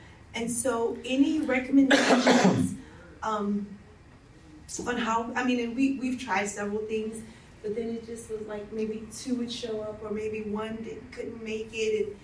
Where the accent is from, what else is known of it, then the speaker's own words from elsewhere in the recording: Louisiana, United States; I'm from Louisiana, so we eat for everything.